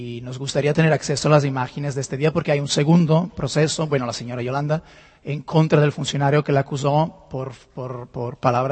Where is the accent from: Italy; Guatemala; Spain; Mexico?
Italy; Spanish is a second language; además soy ciudadano italiano, por lo que no tengo mucho conocimiento de cuáles son los protocolos.